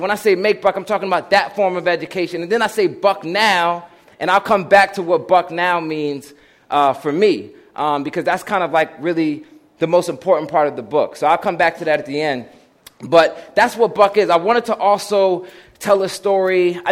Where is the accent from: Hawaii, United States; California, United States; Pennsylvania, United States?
Pennsylvania, United States; Philadelphia; that's what they called me growing up in Uptown Philadelphia